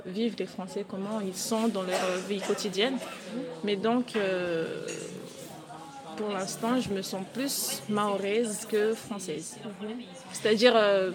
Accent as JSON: {"language": "French", "country": "Mayotte", "tie": "born or raised there", "said": "je suis d'origine comorienne. Donc je viens du Nil et précisément de Mayotte, qui est un territoire français. Donc qui fait partie des territoires d'outre-mer. Et donc je suis née là-bas, donc je suis d'origine mahoraise"}